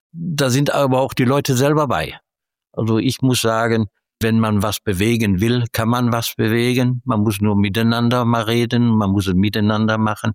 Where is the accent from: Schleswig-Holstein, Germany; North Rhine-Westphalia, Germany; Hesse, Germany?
North Rhine-Westphalia, Germany; Emmerich; Ich bin nie von Emmerich weggekommen. Wir sind beide, Angelika und ich, beide gebürtige Emmericher